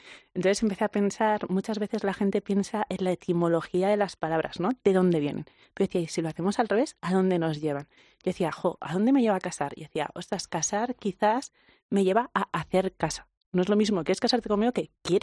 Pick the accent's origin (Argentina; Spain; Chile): Spain; Valencian Community; En valenciano, yo soy valenciana, se utilizan vegetales